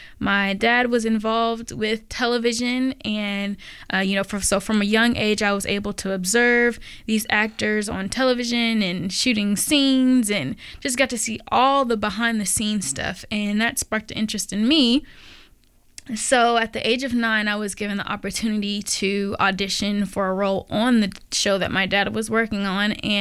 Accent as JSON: {"language": "English", "town": "Los Angeles", "region": "California", "country": "United States", "said": "So if you're interested in acting, and yes, in Portland, it's really different. I'm from Los Angeles."}